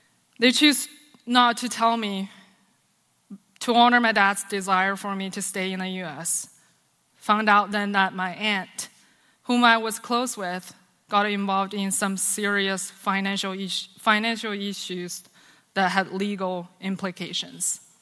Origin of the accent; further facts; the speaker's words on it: China; I grew up an atheist in China. My parents were teachers who valued academics highly.